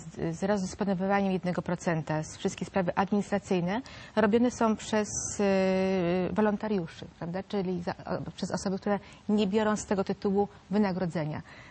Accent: Warsaw, Masovian Voivodeship, Poland; bo jestem z Warszawy

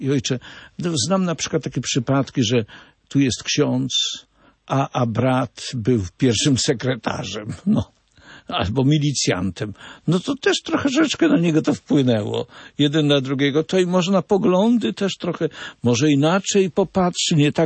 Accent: Olkusz, Lesser Poland, Poland; ja jestem z Olkusza

